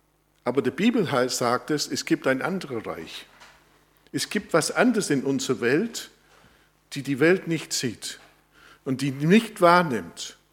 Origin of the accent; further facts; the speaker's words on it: England, United Kingdom; Als Engländer habe ich etwas mehr Zugang zu diesem Gedanken König.